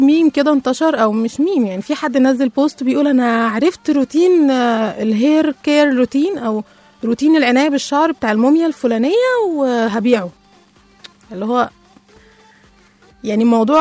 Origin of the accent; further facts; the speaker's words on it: Egypt; مش كانت يعني او ما كانتش بس عندنا احنا كمصريين او عند الفراعنة بس